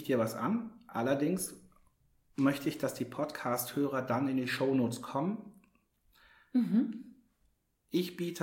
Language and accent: German; Hamburg, Germany; Als Hamburger kennt man das Wetter.